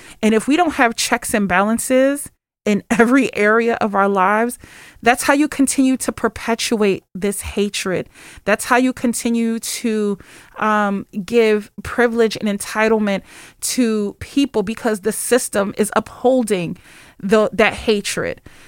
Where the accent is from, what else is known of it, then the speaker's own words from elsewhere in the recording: Philadelphia, Pennsylvania, United States; like I'm from Philly, so I know, you know